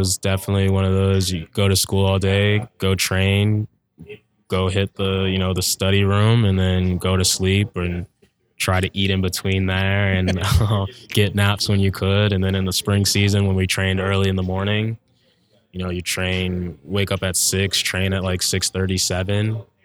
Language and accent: English; Bowie, Maryland, United States; I'm from Bowie, Maryland. So I'm about like 25 minutes outside of DC.